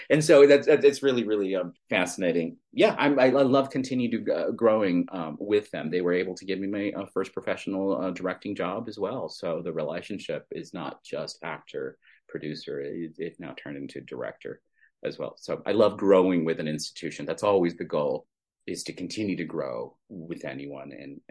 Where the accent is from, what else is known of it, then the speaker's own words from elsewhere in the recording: Texas, United States; now in Denver, United States; I didn't think I could live in Colorado because I grew up in Texas and it was just gonna be so cold.